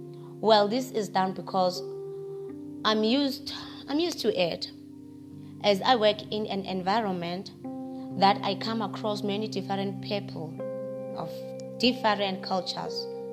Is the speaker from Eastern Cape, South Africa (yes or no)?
no; Soweto, Gauteng, South Africa; also born or lived in Ladysmith; I was born in Ladysmith and grew up in Soweto, being raised by a stepfather who was from Mozambique.